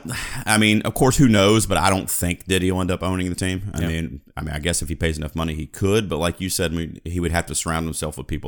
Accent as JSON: {"language": "English", "town": "Charlotte", "region": "North Carolina", "country": "United States", "said": "I mean, I'm from Charlotte. All my family's still there."}